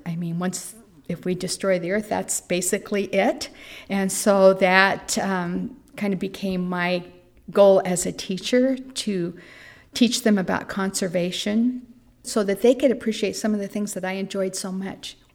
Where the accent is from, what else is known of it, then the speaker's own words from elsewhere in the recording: Sierraville, California, United States; I'm from Sierraville, California.